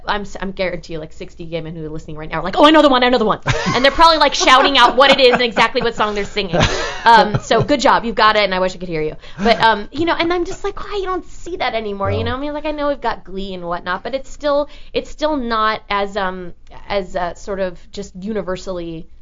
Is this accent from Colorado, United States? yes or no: no; California, United States; I'm from Orange County. My high school drama teacher, you know.